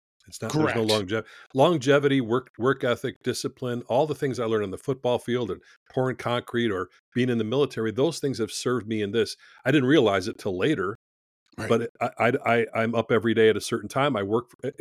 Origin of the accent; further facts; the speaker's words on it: Chicago, Illinois, United States; you should give me a year's contract because I'm from Chicago. That's what we say.